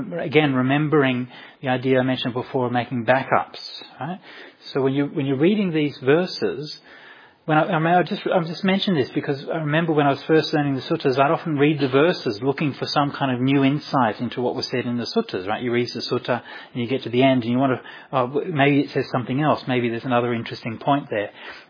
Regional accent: Perth, Western Australia, Australia; I was growing up in Perth where the spiders are like really scary and they can actually kill you and stuff.

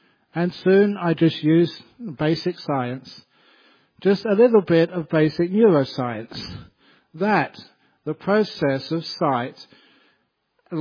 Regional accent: Cambridge, East of England, United Kingdom; one of my best friends, you know, who I grew up with in Cambridge

